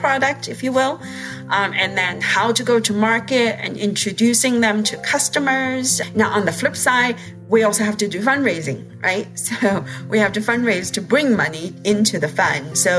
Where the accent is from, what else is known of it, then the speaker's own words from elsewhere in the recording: China; I grew up in China. And when I was young, China was just beginning this growth stage, right?